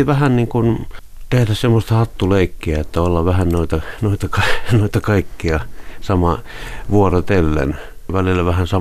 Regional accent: Helsinki, Uusimaa, Finland; asun tuossa Pikkuhuopalahdessa

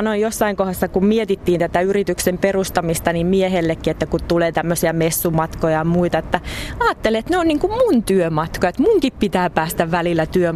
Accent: South Ostrobothnia, Finland; Mun juuret on tuolla Etelä-Pohjanmaalla aika lailla tiukasti.

